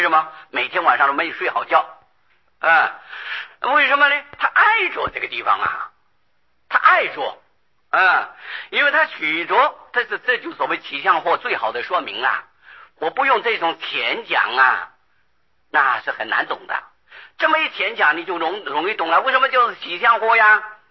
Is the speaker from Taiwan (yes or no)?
yes; Taiwan; 我们台湾人出家只出一半，